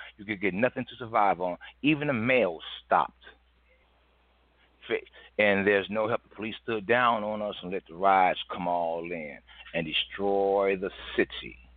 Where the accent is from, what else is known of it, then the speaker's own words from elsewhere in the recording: Chicago, Illinois, United States; I'm from Chicago. There's a lot of black owned business in Chicago.